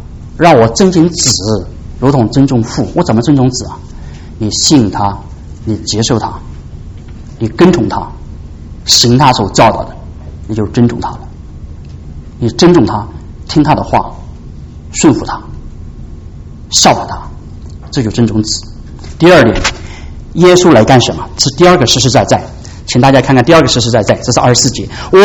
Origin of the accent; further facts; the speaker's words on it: China; 我知道讲这样的道理啊，对我们中国人很困难。